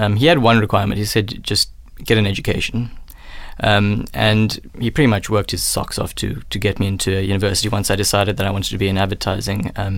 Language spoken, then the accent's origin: English; India; But because I'm Indian, we have very large families.